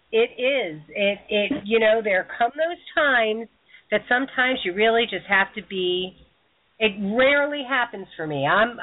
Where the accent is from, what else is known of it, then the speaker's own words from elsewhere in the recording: New York, United States; So today we're broadcasting from my hometown, well, home area of Westchester County.